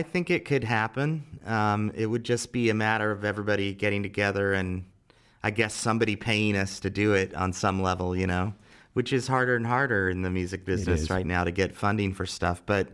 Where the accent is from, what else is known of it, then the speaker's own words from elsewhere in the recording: Lincoln, Nebraska, United States; they came through my hometown of Lincoln, Nebraska, and played there when I was in high school.